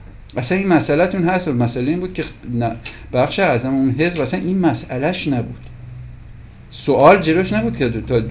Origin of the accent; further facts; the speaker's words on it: Tehran, Tehran Province, Iran